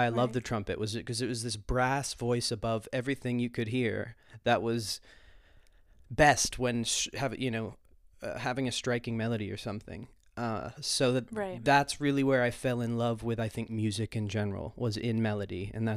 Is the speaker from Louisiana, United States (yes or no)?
no; Massachusetts, United States; Yes, yeah, I grew up in Massachusetts.